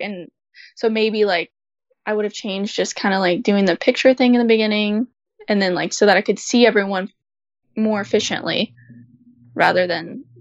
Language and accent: English; Kentucky, United States; We're from Kentucky, so bourbon is a big thing here.